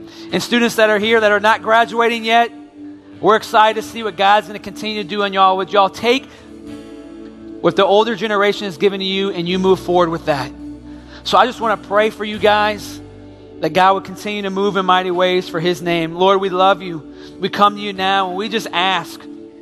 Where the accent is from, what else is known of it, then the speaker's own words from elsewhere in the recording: New Orleans, Louisiana, United States; accent: New Orleans; E-R-A, not error, E-R-R-O-R. It's my New Orleans accent.